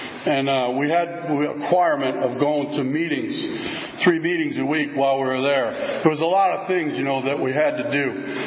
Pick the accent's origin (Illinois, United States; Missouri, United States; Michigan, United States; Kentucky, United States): Illinois, United States; Chicago; Where I grew up in Chicago, there was a lot of tunnels.